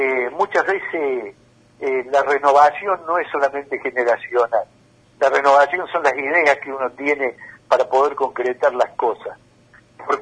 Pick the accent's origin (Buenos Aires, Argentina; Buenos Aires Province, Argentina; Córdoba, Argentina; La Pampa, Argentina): Córdoba, Argentina; a mí, como cordobés, me llena de que el presidente haya tomado esa decisión